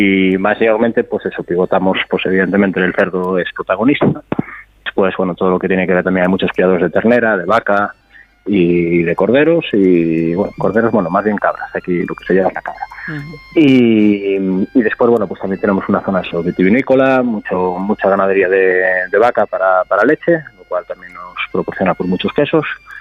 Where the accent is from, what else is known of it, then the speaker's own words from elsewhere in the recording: Chantada, Galicia, Spain; Sí, ya nací en Chantada de toda la vida.